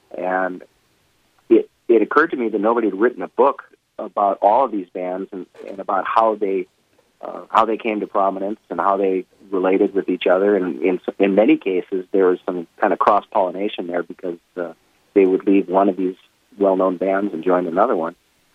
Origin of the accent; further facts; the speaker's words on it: Duluth, Minnesota, United States; I grew up with it. I'm from Duluth originally, but we had all those songs on the radio.